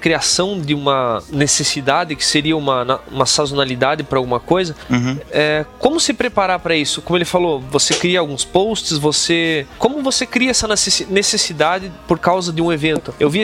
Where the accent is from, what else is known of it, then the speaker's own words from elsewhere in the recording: Paraná, Brazil; Um amigo meu lá do Paraná, que eu sou paranaense, no interior do Paraná